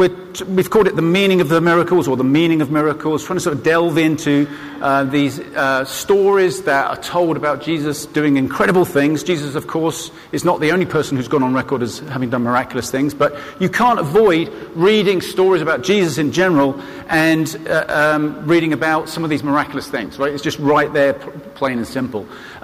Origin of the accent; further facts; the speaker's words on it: England, United Kingdom; I think it may be something to do with growing up in England.